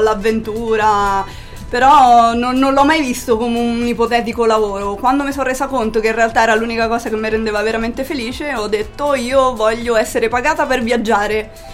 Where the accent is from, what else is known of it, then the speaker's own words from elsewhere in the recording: Spoleto, Umbria, Italy; born there; io sono nata a Spoleto